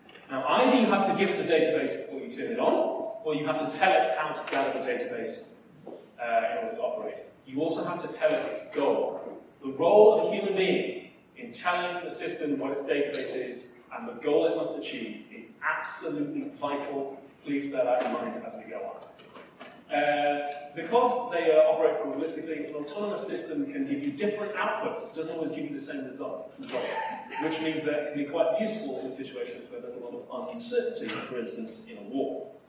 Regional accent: England, United Kingdom; I'm English.

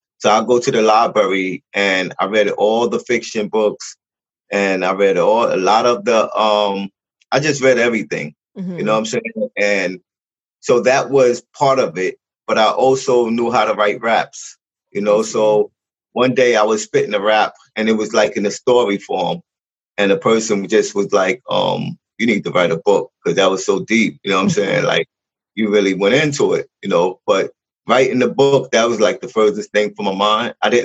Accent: Brooklyn, New York, United States; also born or lived in Queens; I'm from Brooklyn as well as Queens. You know, I lived in both places, as well as a period of time, you know.

